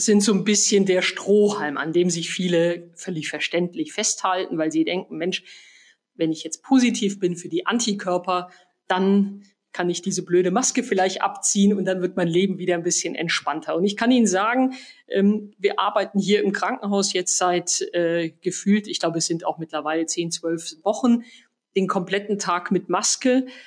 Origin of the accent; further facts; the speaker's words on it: Southern Germany, Germany; Wie Sie vielleicht wissen, bin ich in Süddeutschland aufgewachsen, habe eine gewisse Affinität zu den Bergen.